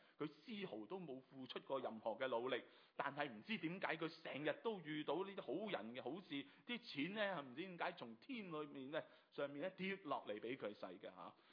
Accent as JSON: {"language": "Cantonese", "country": "China", "said": "所以我们中国人是有句说话"}